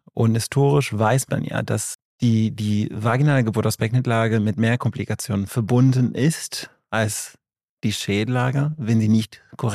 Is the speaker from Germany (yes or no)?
no; Portugal; moved away as an adult; now in France; Genau, also ich komme ursprünglich aus Portugal, habe aber meine Weiterbildung für Frauenheilkunde und Geburtshilfe hier in Deutschland gemacht. Und nach dem Facharzt bin ich nach Frankreich gezogen, familienbedingt.